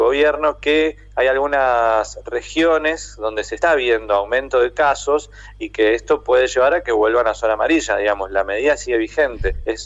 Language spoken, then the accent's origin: Spanish; Argentina; now in Italy; cuando te escuchan que sos argentino dicen, qué bueno, tengo buena relación, me gusta Argentina